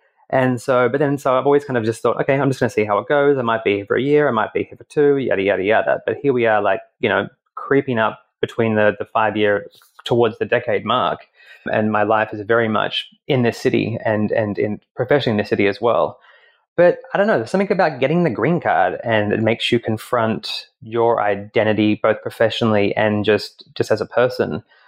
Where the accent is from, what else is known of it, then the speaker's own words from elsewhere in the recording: Australia; moved away as an adult; now in United States; I'm white. He's non-white. He's from El Salvador. I'm from Australia.